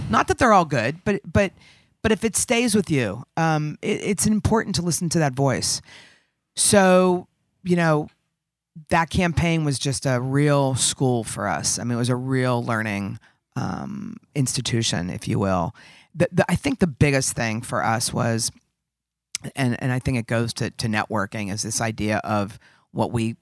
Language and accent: English; Pittsburgh, Pennsylvania, United States; Well, I grew up in Squirrel Hill, which is a Jewish community in Pittsburgh.